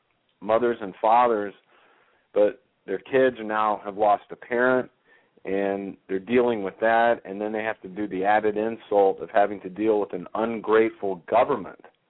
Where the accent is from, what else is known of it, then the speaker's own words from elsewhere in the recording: United States; And I find that offensive and embarrassing as an American that our government would